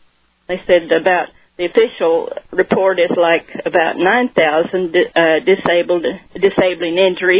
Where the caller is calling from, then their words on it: Muskogee, Oklahoma, United States; Oklahoma.